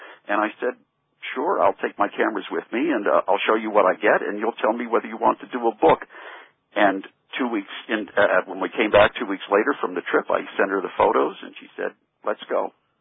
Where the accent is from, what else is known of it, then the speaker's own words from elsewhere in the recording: Pittsburgh, Pennsylvania, United States; now in New York, United States; Right. I grew up in Pittsburgh, and I came to New York about 40 years ago or so.